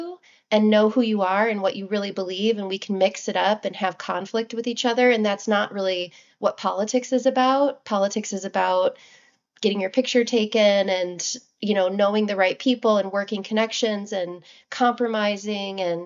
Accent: Rock Island, Illinois, United States; Yeah, so I grew up in Rock Island, so it's very much rooted in my love for this place.

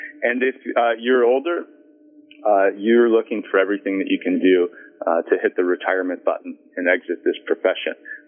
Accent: Peoria, Illinois, United States; in my hometown of Peoria, and everywhere else

